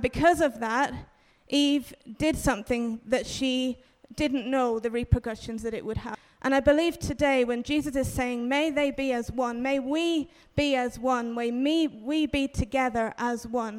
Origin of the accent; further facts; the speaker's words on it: England, United Kingdom; moved away; also born or lived in Tanzania; So I am originally from England, but I moved to Tanzania in 2016. And I was there in total for about 2 years.